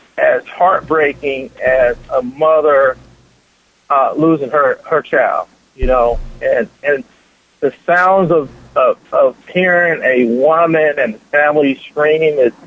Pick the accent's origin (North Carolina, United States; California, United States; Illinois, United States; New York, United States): Illinois, United States; Chicago; now in Colorado, United States; politics has been a part of my life ever since I was a young child growing up in the Chicago area, and parents moving to the Colorado area in the early 80s.